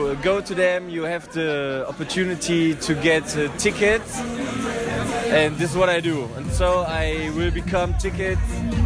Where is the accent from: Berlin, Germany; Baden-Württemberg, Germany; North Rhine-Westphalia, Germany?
North Rhine-Westphalia, Germany; Krefeld; English is a second language; I am not from Gelsenkirchen, but I am from Krefeld. It's not far away.